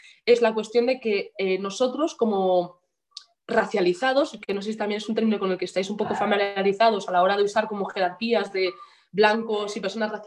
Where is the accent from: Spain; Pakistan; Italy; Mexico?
Spain; yo, mi hermano, mis primos, todos somos españoles de nacimiento, tenemos nacionalidad española